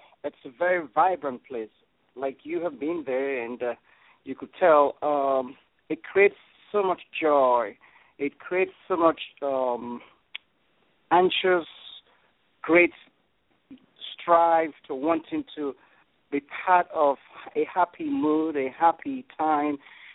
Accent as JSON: {"language": "English", "town": "Eku", "region": "Delta", "country": "Nigeria", "tie": "born or raised there", "said": "That's correct. I was born in the southern part of Nigeria. It's called Eku Delta State."}